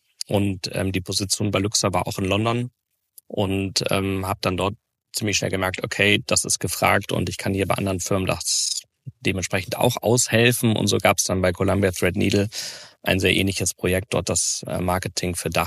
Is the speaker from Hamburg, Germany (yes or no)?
yes; Hamburg, Germany; also born or lived in Cologne; Gebürtig komme ich aus Köln, bin aber in Hamburg aufgewachsen und fühle mich eigentlich auch mehr oder weniger als Hamburger.